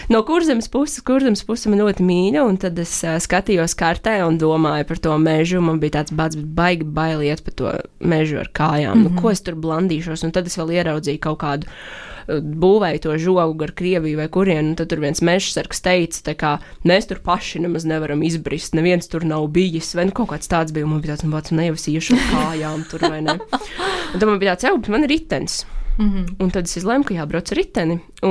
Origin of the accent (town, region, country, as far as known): Portugal; Latvian is a second language